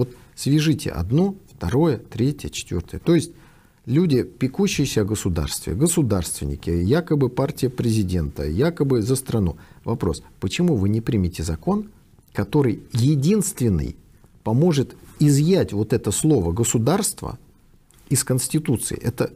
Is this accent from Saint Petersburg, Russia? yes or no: yes; Saint Petersburg, Russia; Поскольку я был из Ленинграда, ко мне относились хорошо